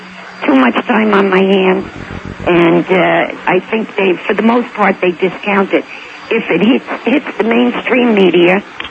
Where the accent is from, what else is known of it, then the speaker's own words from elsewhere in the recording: Bronx, New York, United States; also born or lived in Yonkers; I was born and raised in the Bronx and in Yonkers.